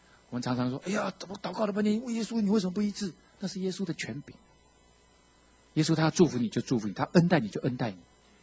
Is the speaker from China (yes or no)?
no; Keelung, Taiwan; 因为我是基隆人